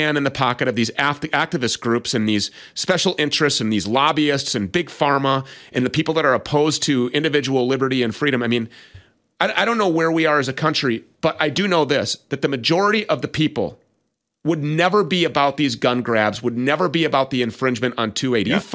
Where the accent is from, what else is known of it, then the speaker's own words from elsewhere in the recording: Minnesota, United States; He's been a major player in gun rights activism in Missouri, as well as right here in my home state of Minnesota.